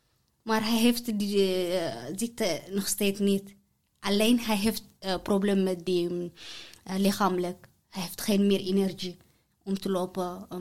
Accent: Eritrea; Dutch is a second language; now in Netherlands; Ik kom uit Eritrea. Ik woon in Nederland al 7 jaar.

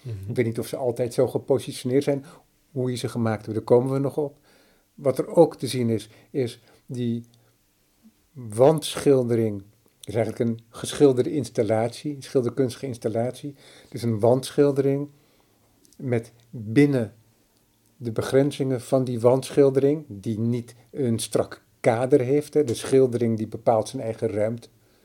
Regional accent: Amsterdam, North Holland, Netherlands; Want ik kom zelf uit Noordwest-Nederland, uit Amsterdam.

